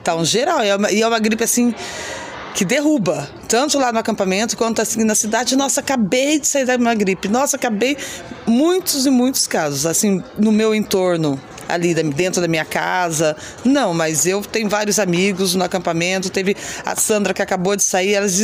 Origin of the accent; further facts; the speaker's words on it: Londrina, Paraná, Brazil; Eu sou de Londrina, mas eu sou acampada do MST lá.